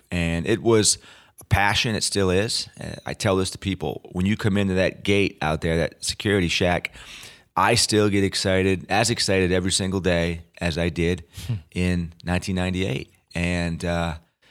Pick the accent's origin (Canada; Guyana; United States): United States; New England; He grew up in the Deep South. I grew up in New England.